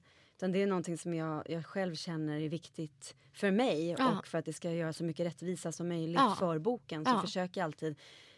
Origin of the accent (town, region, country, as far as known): Madrid, Community of Madrid, Spain; born or raised there; also born or lived in Bogotá, Colombia